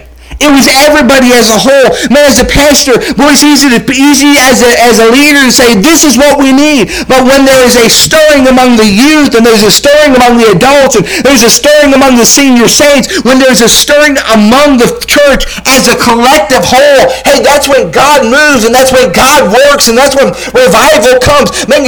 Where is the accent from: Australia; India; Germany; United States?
United States; Boston, Massachusetts; Because I grew up in Boston, outside of Boston, and the Celtics aren't looking good.